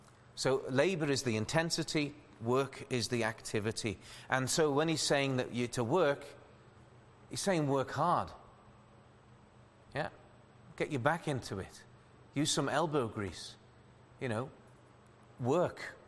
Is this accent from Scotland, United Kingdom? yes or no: no; Liverpool, North West England, United Kingdom; I am talking about those I grew up with in Liverpool.